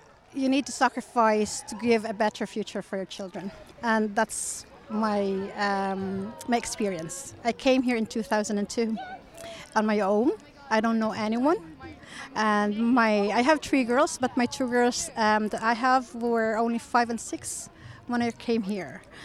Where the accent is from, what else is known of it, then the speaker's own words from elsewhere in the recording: Philippines; now in Waterford, Ireland; Yeah, we're all from Philippines